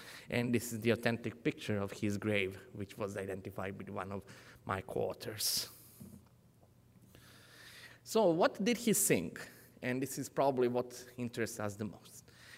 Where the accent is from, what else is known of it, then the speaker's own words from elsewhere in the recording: Niš, Southern and Eastern Serbia, Serbia; which is by some chance my hometown. This is the place where I spent my youth, okay?